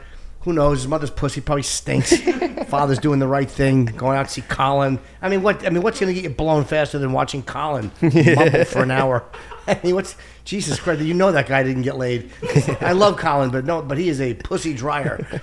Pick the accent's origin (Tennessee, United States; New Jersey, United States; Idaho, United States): New Jersey, United States; North Brunswick; North Brunswick.